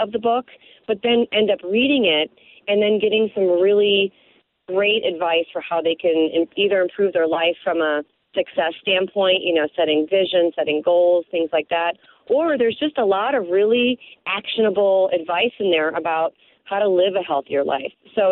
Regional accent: Chicago, Illinois, United States; And I grew up in Chicago, so I went away for school. But I went to ETHS for high school, so I'm a real Chicagoan.

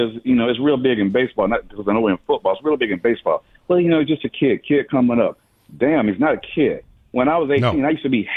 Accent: Atlanta, Georgia, United States; I'm from Atlanta. I'm old school.

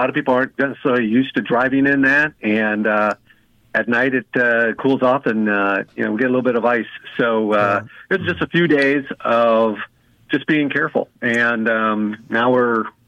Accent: Wisconsin, United States; now in Pensacola, United States; I'm originally from Wisconsin, so I just felt like I was back up north, back home.

